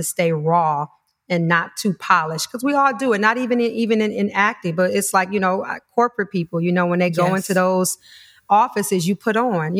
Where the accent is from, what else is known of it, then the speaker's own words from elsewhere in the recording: Detroit, Michigan, United States; I'm originally from Detroit.